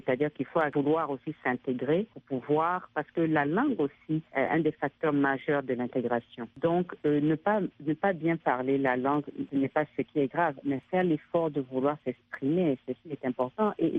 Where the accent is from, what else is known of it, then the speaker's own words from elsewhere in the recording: France; accent: French; L'accent, moi, mon accent français, je ne vais jamais le perdre.